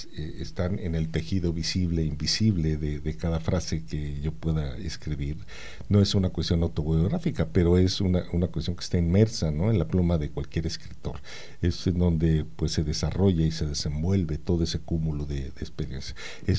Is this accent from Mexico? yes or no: yes; Mexico; ya que soy mexicano